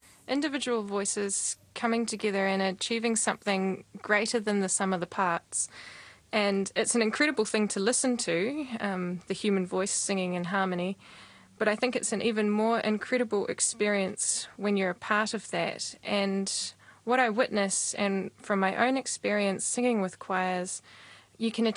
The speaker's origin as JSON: {"language": "English", "town": "Christchurch", "region": "Canterbury", "country": "New Zealand", "tie": "born or raised there", "also_born_or_lived": "Wellington", "said": "I was born and raised in Christchurch and have experiences singing in the Basilica and also in the Our Lady of Fatima Church as well."}